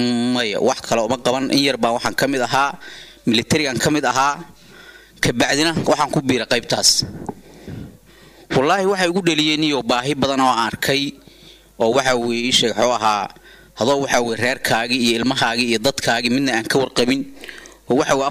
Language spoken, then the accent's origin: Somali; Mudug, Somalia; born there; afgarashada Al-Shabaab la iga yaqaanaana waa … waxaan ku dhashay Mudug